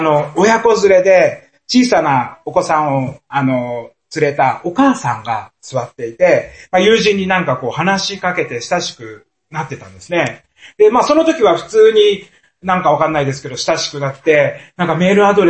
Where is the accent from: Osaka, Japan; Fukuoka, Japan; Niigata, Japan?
Niigata, Japan; 私の地元の新潟とかですとですね、海とかがある地方に行ったりするとですね